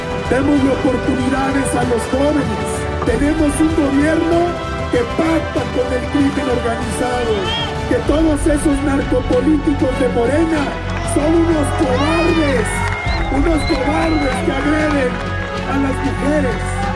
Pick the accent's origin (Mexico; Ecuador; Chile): Mexico; somos mexicanos y tenemos que defender a México.